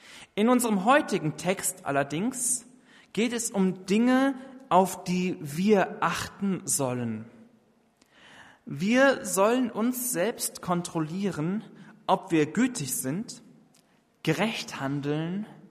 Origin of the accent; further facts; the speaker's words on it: Lohra, Hesse, Germany; also born or lived in Biebertal; Ich komme ursprünglich aus Lora-Weipolzhausen, ist ja gleich hier um die Ecke. Bin in der evangelischen Gemeinschaft in Biebertal groß geworden.